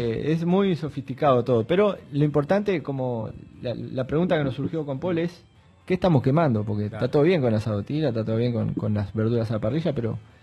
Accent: Uruguay; somos uruguayos los que estamos ahí

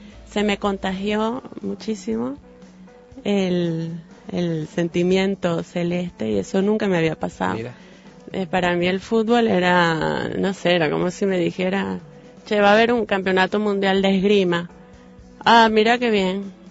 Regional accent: Venezuela; accent: Venezuelan; Tengo mucho acento raro ahora. Tú me sientes acento venezolano, pero...

